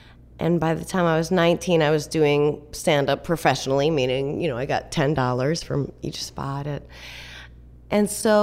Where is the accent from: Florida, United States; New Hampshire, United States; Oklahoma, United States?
New Hampshire, United States; Our Town, which I'm from New Hampshire. It takes place in New Hampshire.